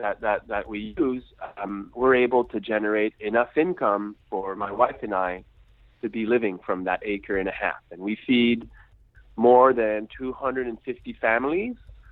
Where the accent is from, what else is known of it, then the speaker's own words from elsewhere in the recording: Quebec, Canada; Well, I'm French Canadian. So I live in Quebec, Canada, and I have a micro farm with my wife that we've been farming there for almost 15 years